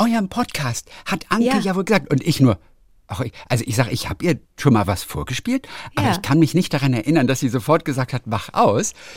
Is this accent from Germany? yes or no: yes; Lübeck, Schleswig-Holstein, Germany; born there; Ich bin aus Lübecker, das ist meine DNA. Ich bin in Lübeck geboren, das ist in meiner DNA ist das drin.